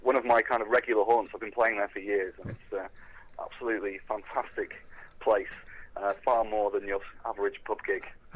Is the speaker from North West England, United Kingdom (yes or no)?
yes; Blackpool, North West England, United Kingdom; now in Leeds, United Kingdom; Well, I live in Leeds, but I'm from Blackpool originally, so my accent's a bit of a mess.